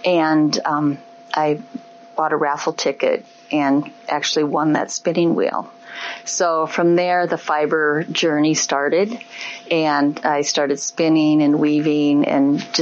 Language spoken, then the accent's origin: English; Midwest, United States; I grew up in the Midwest on a farm, and I was the youngest, so there were always animals that...